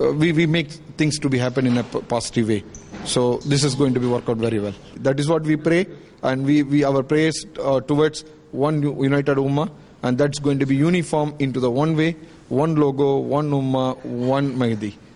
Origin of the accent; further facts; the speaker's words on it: Singapore; I'm from Singapore.